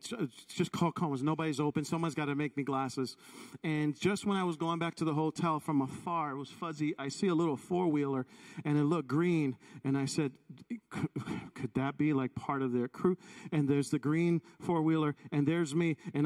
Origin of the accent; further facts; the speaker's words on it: New York, United States; I know some, because I'm from New York.